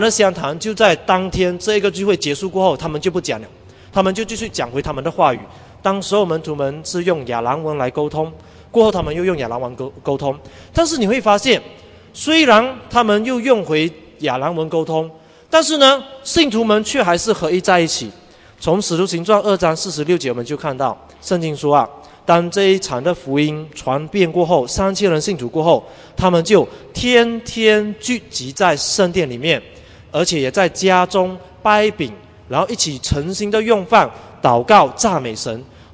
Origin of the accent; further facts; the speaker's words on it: Fuzhou, Fujian, China; 包括比如说我福州人讲广东话，可能我一讲你就笑到要命了，因为那个腔怪怪